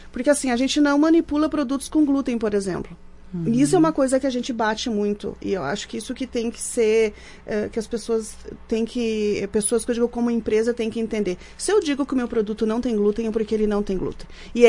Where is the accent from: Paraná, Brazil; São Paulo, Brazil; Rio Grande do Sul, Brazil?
Rio Grande do Sul, Brazil; Caxias do Sul; a gente é de Caxias do Sul, sim. Algumas pessoas nos perguntam, ah, vocês são daqui? Sim, a gente é daqui.